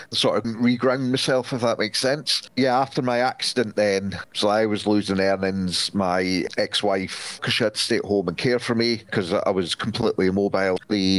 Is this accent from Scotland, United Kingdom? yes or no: yes; Brechin, Scotland, United Kingdom; we decided to move back up to Scotland because I'm originally from Brechin.